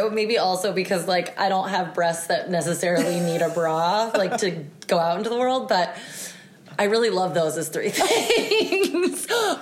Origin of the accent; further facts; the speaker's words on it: New England, United States; I'm from New England.